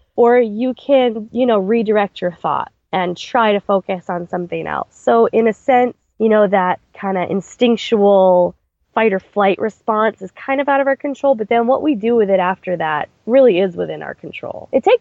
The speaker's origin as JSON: {"language": "English", "region": "Maine", "country": "United States", "tie": "born or raised there", "said": "I grew up in Southern Maine. I went to University of New Hampshire, and there was a theme park nearby that I grew up going to."}